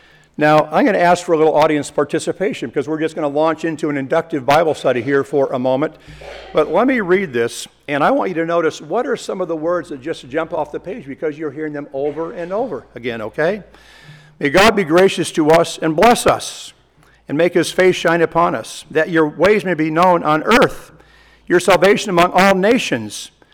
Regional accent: Illinois, United States; And growing up in Illinois, all you think about is corn fields.

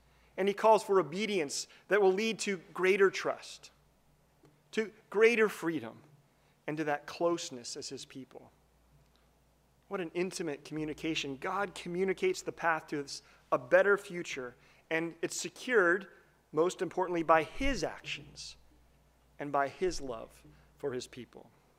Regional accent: Livermore, California, United States; I grew up in Livermore, California, and there was this fountain in the middle of the town

